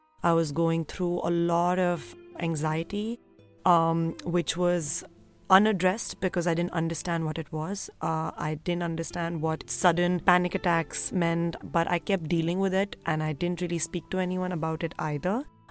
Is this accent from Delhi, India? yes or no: yes; Delhi, India; I grew up in Delhi in a very loving and close-knit family